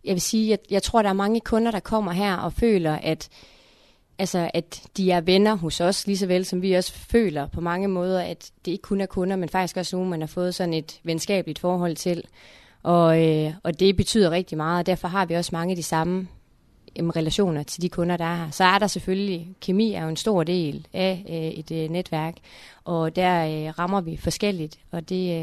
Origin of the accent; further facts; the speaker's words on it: Randers, Central Denmark Region, Denmark; Født og opvokset her i Randers